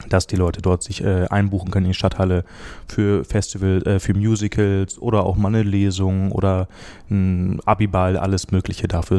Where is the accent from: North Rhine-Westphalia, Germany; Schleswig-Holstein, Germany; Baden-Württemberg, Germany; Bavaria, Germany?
Schleswig-Holstein, Germany; Kiel; ich komme aus Kiel